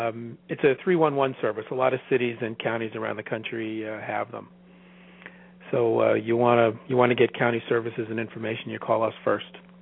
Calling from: Maryland, United States; I'm calling from Maryland.

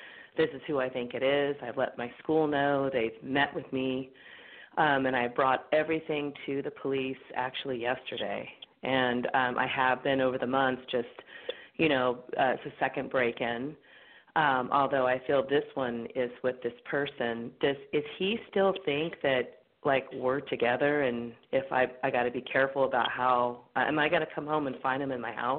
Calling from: California, United States; I'm calling from the Monterey Bay area next to Carmel, Monterey, Pebble Beach area.

